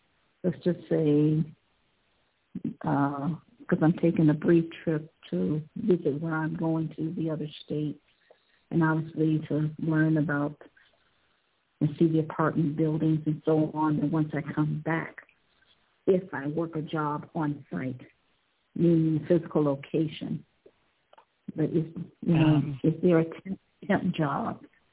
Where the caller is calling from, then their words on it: Ohio, United States; I'm calling from Ohio.